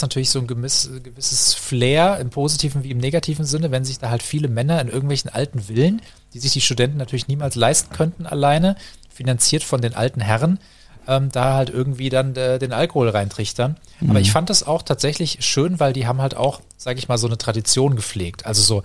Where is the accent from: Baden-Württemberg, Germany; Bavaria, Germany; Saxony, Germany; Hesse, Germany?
Hesse, Germany; Marburg; wenn ich so als Gast nach Marburg zurückkomme und es immer noch ja meine Heimatstadt ist